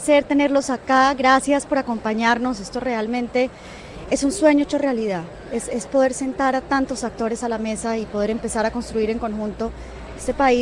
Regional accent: Colombia; pedir que como colombianos perdonemos

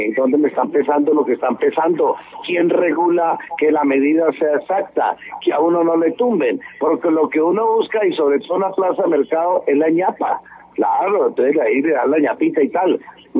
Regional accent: Cajamarca, Tolima, Colombia; soy del campo de Cajamarca, Tolima, la despensa agrícola de Colombia.

